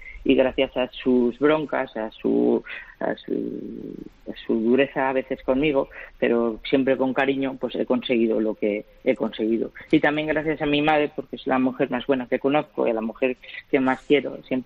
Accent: Laguna de Duero, Castile and León, Spain; born there; now in Valencia, Spain; yo estoy en Valencia, pero yo nací en Laguna de Duero, en Valladolid, y él se ha quedado en Laguna de Duero, y yo me he venido aquí a Valencia con mi madre al principio y ahora ya con mis padres

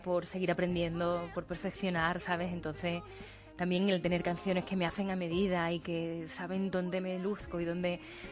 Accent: Coria del Río, Andalusia, Spain; Y por volver a mi pueblo, a Coria del Río, a mi casa.

